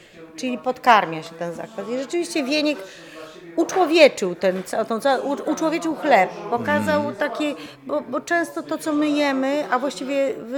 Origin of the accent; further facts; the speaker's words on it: Jelenia Góra, Lower Silesian Voivodeship, Poland; bo my jesteśmy z południa, z Jeleniej Góry, pod Karpaczem mieszkamy